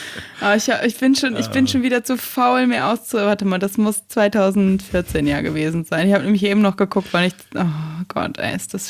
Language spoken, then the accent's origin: German; North Rhine-Westphalia, Germany; Ich bin ja auf dem Dorf groß geworden, am Niederrhein.